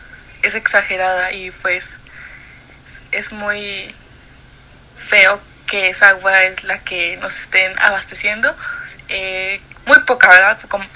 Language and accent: Spanish; San Luis Potosí, Mexico; La problemática que estamos teniendo acá en la capital es que existe una desigualdad hídrica